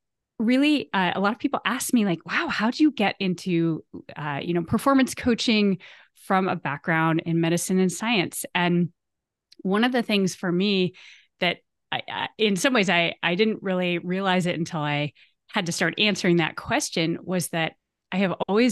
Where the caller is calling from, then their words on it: Maine, United States; Well, I'm calling in from Maine, eastern coast of the United States.